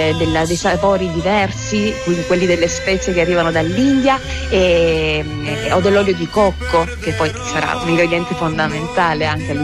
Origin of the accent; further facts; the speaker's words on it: Apulia, Italy; anche qui torniamo alla mia terra, no? Perché la Puglia è una grande produttrice di rosati